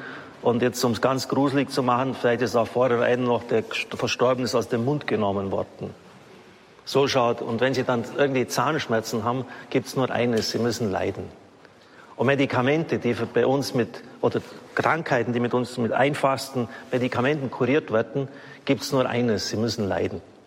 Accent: Baden-Württemberg, Germany; Ich bin ein Schwabe.

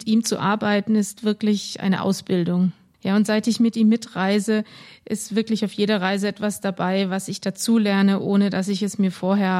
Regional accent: Uganda; German is a second language; Ich bin aus Uganda und bin verantwortlich für Gesamtafrika.

